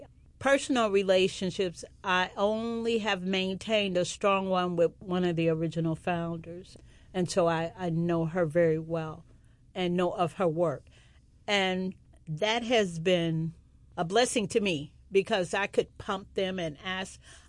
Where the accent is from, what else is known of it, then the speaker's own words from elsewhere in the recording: Chicago, Illinois, United States; I'm originally from Chicago